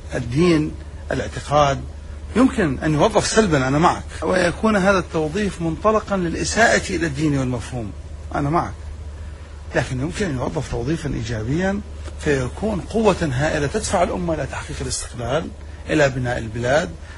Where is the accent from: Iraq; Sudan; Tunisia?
Iraq; فأحاول أن أصنعها ضمن مؤسسات أخرى نصنعها نحن كعراقيين